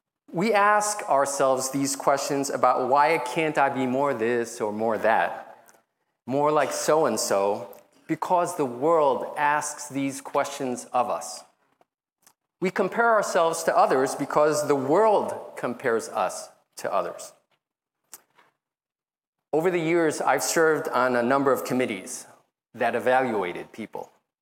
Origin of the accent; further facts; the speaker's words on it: New York, United States; also born or lived in Taiwan; I can't change that I was born in Taiwan. I can't change how growing up in New York in the 1970s and 80s shaped my character.